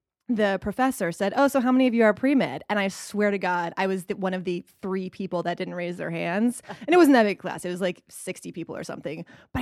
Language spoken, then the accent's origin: English; Reno, Nevada, United States; now in Los Angeles, United States; No, I'm actually from Reno, Nevada.